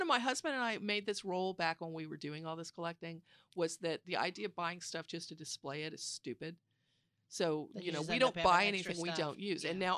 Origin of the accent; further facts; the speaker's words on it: Florida, United States; We were raised in Florida, so we were sort of, you know, baptized in this stuff as children.